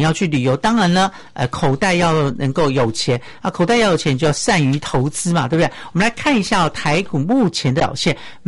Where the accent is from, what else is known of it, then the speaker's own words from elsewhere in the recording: Miaoli County, Taiwan; 还有我的家乡苗栗，也欢迎大家来面，哎，这个苗栗呢来玩玩哈、哦。